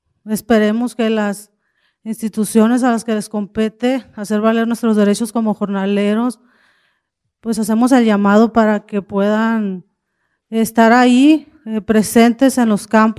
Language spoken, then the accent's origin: Spanish; Sonora, Mexico; vengo del estado de Sonora, hija de jornaleros migrantes originarios del estado de Oaxaca.